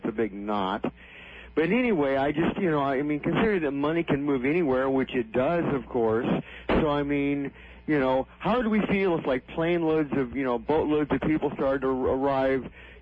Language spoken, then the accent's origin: English; California, United States; born there; when I was born in California in 46, there were 3 million people.